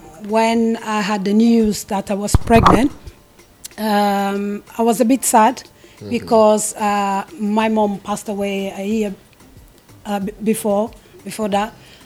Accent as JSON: {"language": "English", "country": "Guinea-Bissau", "second_language": "English", "moved": "as an adult", "lives_now": "Manchester, United Kingdom", "said": "I'm from Guinea-Bissau, country that speak Portuguese in West Africa. I live in Manchester like for almost 13 years now."}